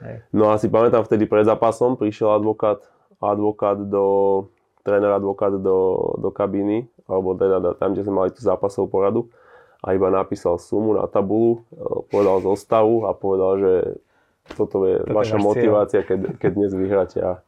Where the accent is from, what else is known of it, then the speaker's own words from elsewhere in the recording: Rastočno, Trenčín Region, Slovakia; moved away as an adult; now in Russia; som išiel z Rastočna do Prievidze, potom do Trenčína a potom vlastne do Ruska a do Petrohradu